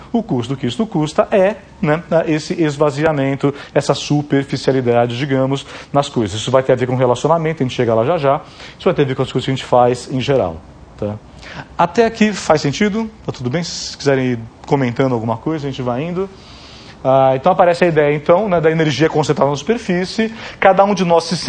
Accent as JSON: {"language": "Portuguese", "region": "São Paulo", "country": "Brazil", "said": "O que é que, como legítimo paulistano, né, que eu sou, eu aprendi a fazer?"}